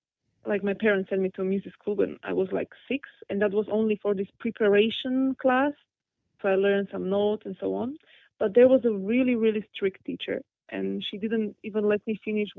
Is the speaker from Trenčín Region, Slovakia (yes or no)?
no; Bratislava, Bratislava Region, Slovakia; English is a second language; I come from Slovakia, Bratislava, and Bratislava and Vienna are the two capital cities of Slovakia and Austria, which are really very close to each other.